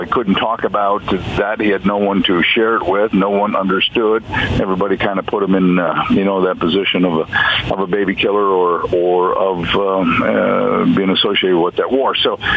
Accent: Midwest, United States; And so I talk about growing up in the Midwest, and I talk about coming to Pittsburgh when they're losers

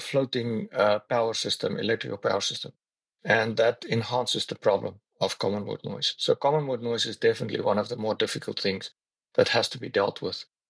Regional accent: South Africa; moved away as an adult; also born or lived in Norway / Spain; now in Andorra; I'm from South Africa originally. I'll go to Spain. And today I'm residing in Andorra.

